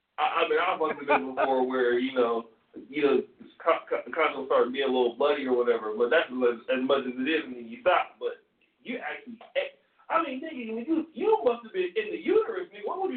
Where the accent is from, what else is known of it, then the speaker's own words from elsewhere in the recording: Sacramento, California, United States; You know, I'm from Del Paso Heights, so I really got some shit for you niggas.